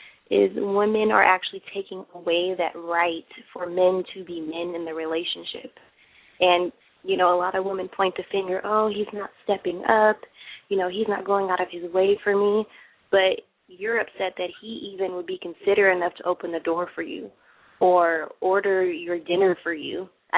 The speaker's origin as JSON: {"language": "English", "region": "California", "country": "United States", "said": "I'm from California."}